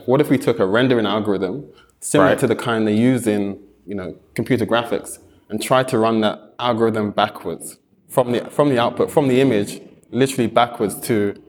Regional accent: London, United Kingdom; Yeah, so I'm from London.

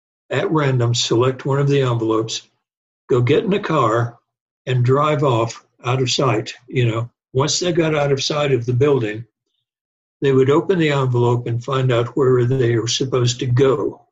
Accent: Texas, United States; You can tell I'm a Texan.

